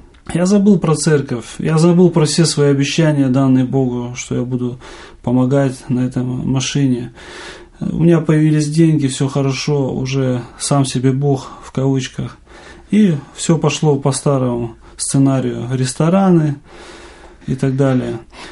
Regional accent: Sverdlovsk Oblast, Russia; я сам родом со Свердловской области, и там у нас был реабилитационный центр для наркоманов

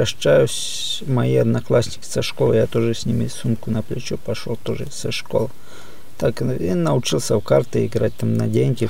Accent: Zakarpattia Oblast, Ukraine; born there; Родился я в Украине, в Закарпатье. Мне 38 лет.

